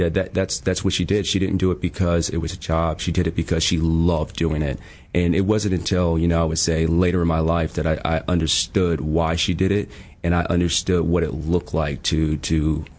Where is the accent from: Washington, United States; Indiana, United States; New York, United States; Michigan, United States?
New York, United States; Buffalo; I'm from Buffalo, my wife is from New Hampshire, you know, on the East Coast